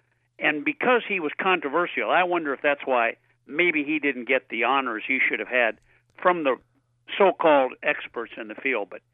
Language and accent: English; North Dakota, United States; I grew up in poverty in North Dakota, so in the summer I had to get a job since I was 10 years of age.